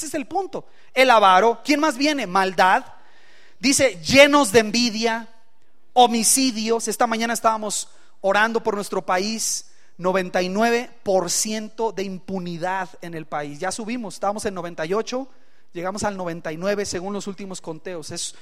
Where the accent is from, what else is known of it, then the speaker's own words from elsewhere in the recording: Mexico; Somos, lamentablemente, como mexicanos, un pueblo idólatra